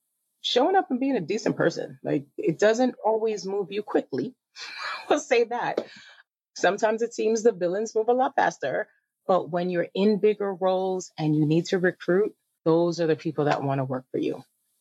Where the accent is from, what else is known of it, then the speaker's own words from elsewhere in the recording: New York, United States; So we live in Ohio. We're from New York. Originally, most of our friends and family are there, and we've met a lot of friends over the years being transplants.